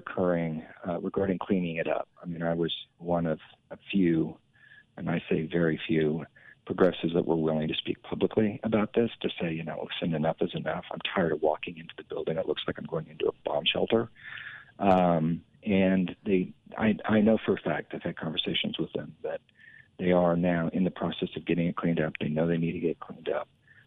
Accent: Sublette, Kansas, United States; Yeah, I grew up in Sublette, you know, down by Dodge City, Garden City, liberal.

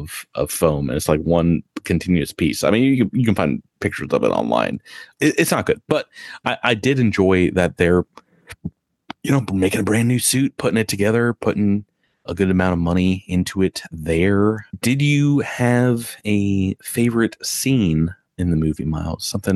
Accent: New Jersey, United States; It's like, yeah, I'm from New Jersey.

